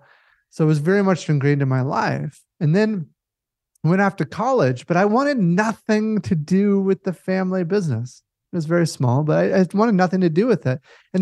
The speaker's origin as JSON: {"language": "English", "region": "Minnesota", "country": "United States", "tie": "born or raised there", "said": "Boy, it's primarily Minnesota. You know, I grew up, was born and raised here"}